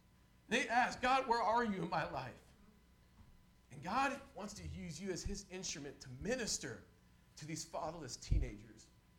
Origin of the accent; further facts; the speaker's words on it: Mountain View, California, United States; I grew up in Mountain View, California.